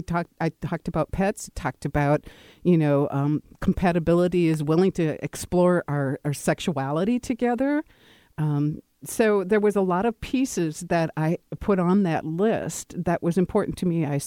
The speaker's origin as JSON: {"language": "English", "town": "Bloomer", "region": "Wisconsin", "country": "United States", "tie": "born or raised there", "said": "I grew up in Bloomer, Wisconsin, in a German community."}